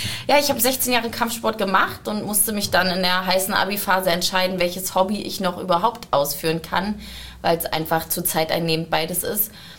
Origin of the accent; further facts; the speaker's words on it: Berlin, Germany; bin halt selber aus Rudow. Und dadurch war mein Umkreis sowieso eher nach Rudow verlagert